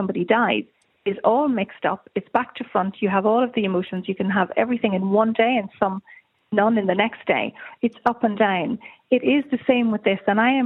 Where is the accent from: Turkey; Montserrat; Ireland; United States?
Ireland; Galway, Connacht; because I'm from Galway and I live in the north of Ireland